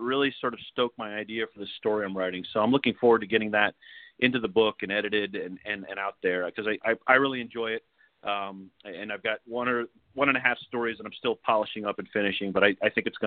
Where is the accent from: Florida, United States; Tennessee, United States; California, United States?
California, United States; San Diego; They're going to be based on a detective who's based in San Diego, which is my hometown. So I know it and I can write about it.